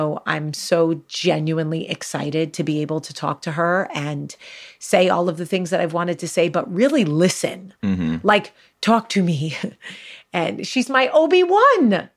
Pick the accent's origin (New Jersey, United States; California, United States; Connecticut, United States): New Jersey, United States; Freehold; I'm actually from Freehold, where a lot of … live in New Jersey.